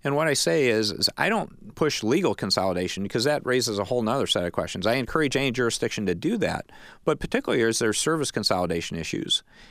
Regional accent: Battle Creek, Michigan, United States; I mean, I'm an old Battle Creek boy. I grew up in Battle Creek Township on North 22nd Street.

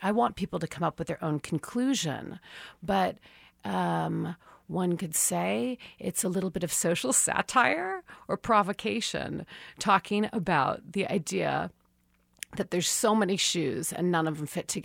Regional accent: Palos Verdes, California, United States; I grew up in Palos Verdes, which is an upper middle class neighborhood.

